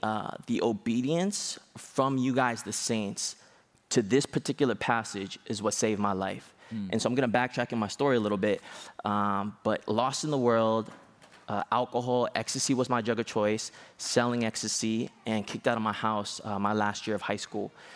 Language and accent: English; Los Angeles, California, United States; moved away as an adult; born and raised in Los Angeles, and I just moved here 10 days ago.